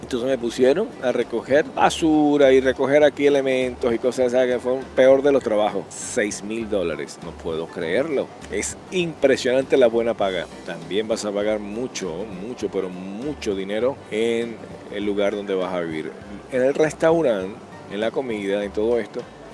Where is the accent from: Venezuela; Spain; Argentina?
Venezuela; Mire, en mi país, en Venezuela